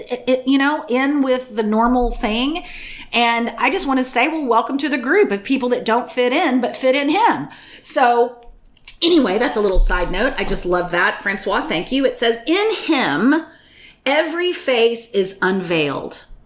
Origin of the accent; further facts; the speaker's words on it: Arlington, Texas, United States; I grew up in Texas. I grew up in Arlington, which is a suburb of Dallas, right?